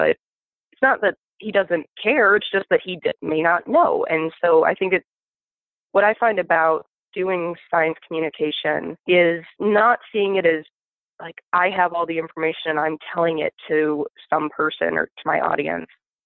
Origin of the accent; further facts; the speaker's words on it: Toledo, Ohio, United States; From where I grew up in Northwest Ohio, I grew up on the Maumee River, which has this really kind of famous walleye fishery.